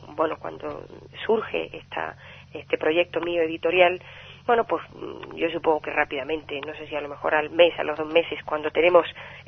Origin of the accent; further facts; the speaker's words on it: Retamal de Llerena, Extremadura, Spain; Pero ella nació en Retamal de Llerena, que es mi pueblo.